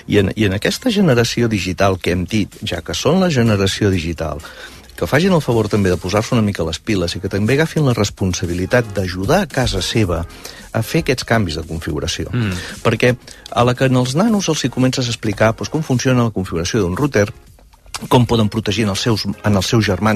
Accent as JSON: {"language": "Catalan", "town": "Figueres", "region": "Catalonia", "country": "Spain", "said": "l'únic que vull que us en recordeu és que sóc de Figueres"}